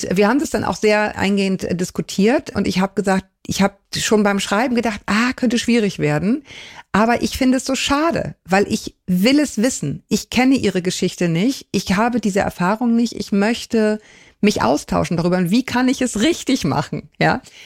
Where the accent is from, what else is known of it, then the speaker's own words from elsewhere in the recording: Germany; ich bin ja eine Deutsche